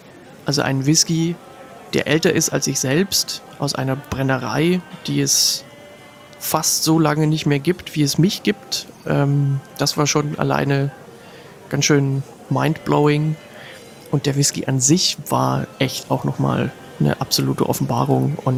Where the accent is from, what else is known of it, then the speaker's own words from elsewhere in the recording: Hamburg, Germany; also born or lived in East Germany; für mich natürlich als Hamburger